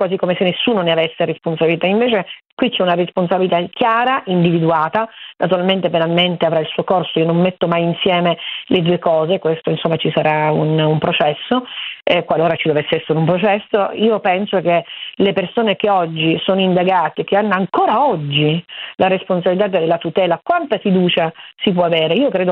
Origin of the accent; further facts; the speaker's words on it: Niscemi, Sicily, Italy; moved away; da tanto tempo non vivo più a Niscemi, seppur sono di Niscemi